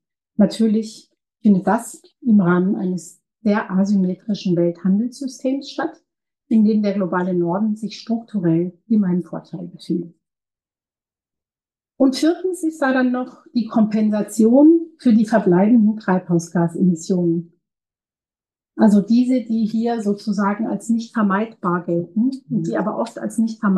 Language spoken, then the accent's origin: German; Ecuador; in Argentinien, in dem Land, wo ich herkomme, Ecuador